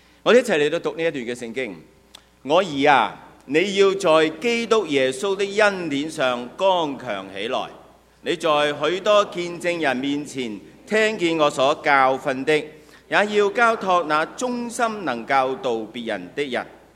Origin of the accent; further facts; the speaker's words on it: Hong Kong; now in Canada; 在国内的朋友打即我们跟他greet 的时候，他说新年好，我们香港人就恭喜发财